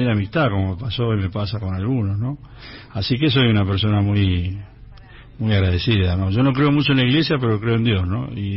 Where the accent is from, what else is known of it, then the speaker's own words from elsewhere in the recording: Lanús, Buenos Aires Province, Argentina; also born or lived in Monte Grande; yo nací en Monte Grande, pero me quedé en Villa Diamante, en una villa que está en Lanús, hasta los 11 años, que hubo una inundación muy grande y tuvimos que volver a Monte Grande